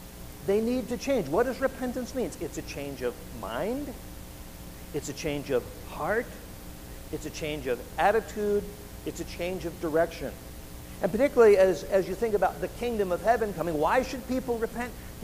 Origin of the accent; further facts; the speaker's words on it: New York, United States; I can still remember growing up in New York, flamingo, golden orange juice.